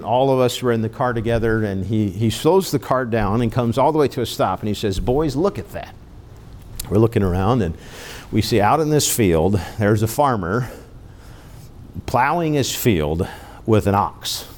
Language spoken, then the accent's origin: English; China; I can remember as a young boy, growing up in China